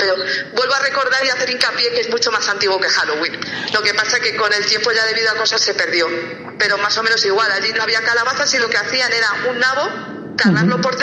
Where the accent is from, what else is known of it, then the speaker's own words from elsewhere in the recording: Galicia, Spain; vuelvo a hacer hincapié, como buena gallega